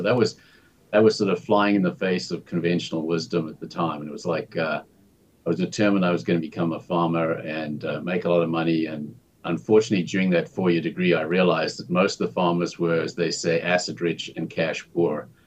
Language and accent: English; Zimbabwe; When growing up in Zimbabwe, I studied who was making money.